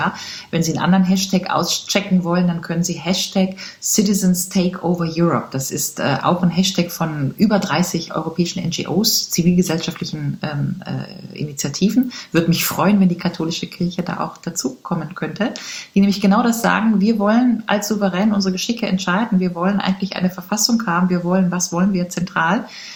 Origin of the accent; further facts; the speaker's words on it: Rhineland, Germany; ich komme aus dem Rheinland